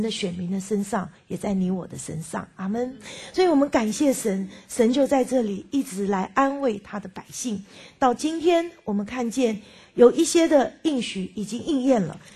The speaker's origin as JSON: {"language": "Chinese", "country": "China", "lives_now": "United States", "said": "我们是中国人，是从美国，去想要爱犹太人的中国人。"}